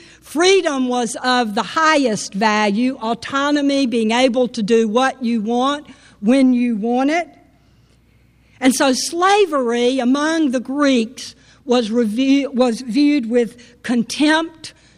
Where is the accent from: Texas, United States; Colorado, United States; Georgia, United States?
Georgia, United States; Camilla; It's pretty much the story of my life growing up in Camilla, Georgia.